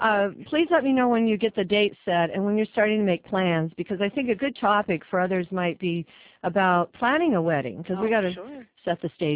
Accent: Seattle, Washington, United States; I think I have good skin because I was raised in Seattle.

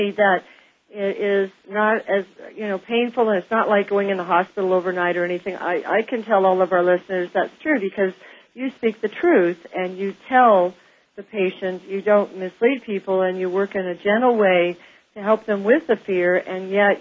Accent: Kansas, United States; those were the days growing up in Kansas when it was not a fun experience at all going to the dentist

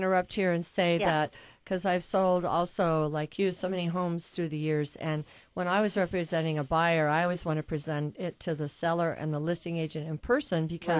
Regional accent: Kansas, United States; now in Seattle, United States; I grew up like Dorothy in Kansas, and Daddy was with Boring, and I got moved out to Seattle, and this has been home ever since.

